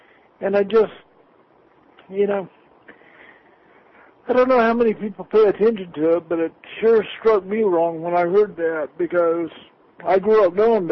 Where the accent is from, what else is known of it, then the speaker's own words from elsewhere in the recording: Tampa, Florida, United States; I grew up on the Gulf Coast in Tampa.